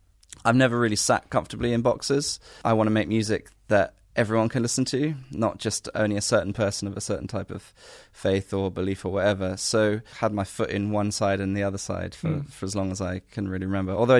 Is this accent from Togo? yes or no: no; Hong Kong; I was raised in a Christian household and always went to church. And a lot of people, when they find out I grew up in Hong Kong, presume that we moved there as missionaries. But actually, we didn't.